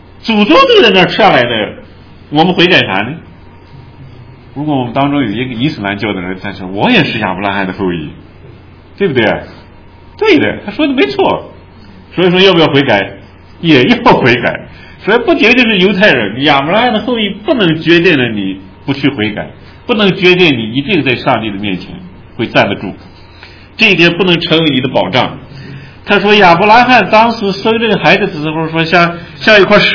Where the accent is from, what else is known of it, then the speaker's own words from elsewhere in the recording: China; 我们都是中国人，我们讲自己的例子没错。